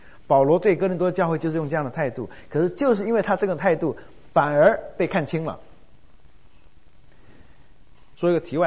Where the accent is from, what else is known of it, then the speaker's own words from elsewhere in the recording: Taiwan; 尤其台湾来的，我们台湾人是从小就读圣贤书的